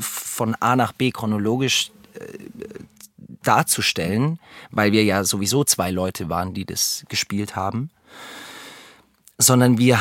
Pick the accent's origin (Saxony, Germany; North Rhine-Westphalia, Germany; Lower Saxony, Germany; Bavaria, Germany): Bavaria, Germany; Augsburg; ich mag Landshut, ich fühle mich hier total wohl. Und es hat auch eine Nähe zu Augsburg, was ich schön finde, weil es meine Heimat ist. Und so bin ich hier gelandet, genau, vor 3 Jahren.